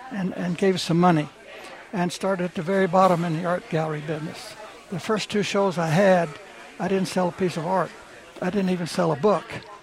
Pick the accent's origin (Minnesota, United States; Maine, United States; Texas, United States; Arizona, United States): Texas, United States; Temple; Central Texas, Temple.